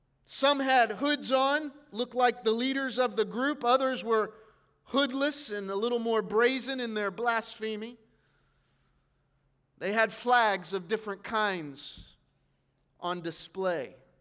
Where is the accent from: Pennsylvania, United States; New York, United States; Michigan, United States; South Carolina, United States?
South Carolina, United States; also born or lived in Cincinnati, Ohio; When I was a child, we moved from Cincinnati, Ohio to South Carolina in 1983. That seems like a long time ago. I was 5 years old, and my father had become the lead pastor of a small and struggling church.